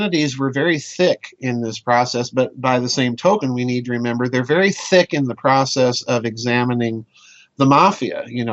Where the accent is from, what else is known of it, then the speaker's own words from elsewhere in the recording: South Dakota, United States; I'm from South Dakota, and our senior senator at the time, Senator Munt, well known